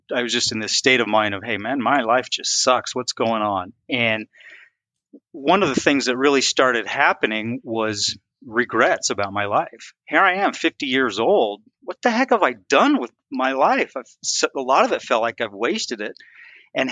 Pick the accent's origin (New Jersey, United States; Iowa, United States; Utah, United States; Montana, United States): Utah, United States; So my wife and I grew up in Utah.